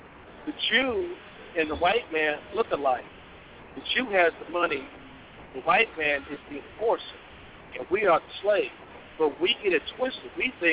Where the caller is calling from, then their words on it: Palestine, Texas, United States; I'm in Palestine, Texas.